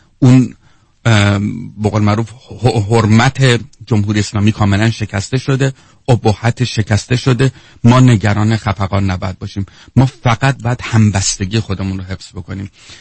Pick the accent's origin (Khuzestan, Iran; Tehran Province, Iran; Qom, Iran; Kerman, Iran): Tehran Province, Iran; Tehran; من تش با ته دسته داره، یعنی از خانواده‌های قدیمی تهران هستم، در هیچ طرفم هیچ نسبتی نه با کردی نه تو با ترکی، هیچ کسی ندارم.